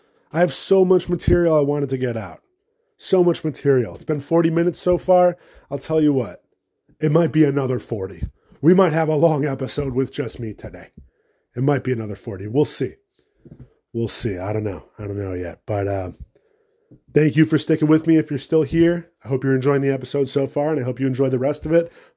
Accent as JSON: {"language": "English", "region": "Illinois", "country": "United States", "tie": "born or raised there", "said": "Let's start off with Illinois, because it's Illinois, you know, it's my home state."}